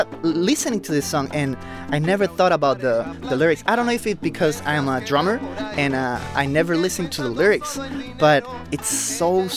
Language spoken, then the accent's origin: English; Cali, Valle del Cauca, Colombia; I grew up in Colombia. I grew up in Cali, in el Valle del Cauca, and I grew up listening to this.